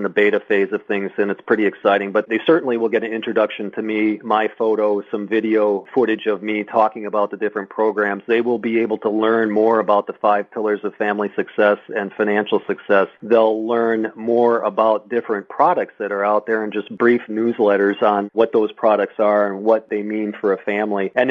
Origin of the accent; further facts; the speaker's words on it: Michigan, United States; now in California, United States; I'm originally from Michigan and came out to California about 20 years ago